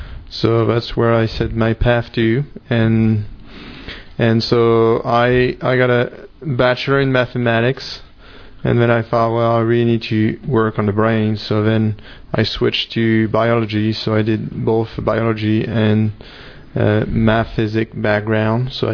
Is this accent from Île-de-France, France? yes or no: yes; Paris, Île-de-France, France; now in United States; I'm from Paris, mm-hmm. originally, even though I've been in the U.S. for 15 years now.